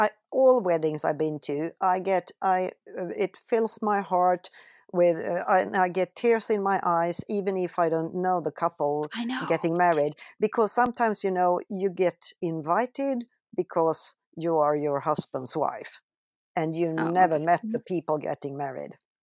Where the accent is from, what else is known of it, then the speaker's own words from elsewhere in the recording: Sweden; English is a second language; Every time that I come home to Sweden from Mallorca, I get some kind of eczema on my two of my left-hand fingers.